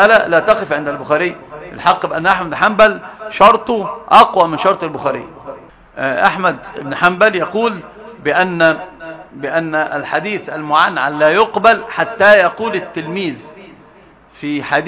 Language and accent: Arabic; Egypt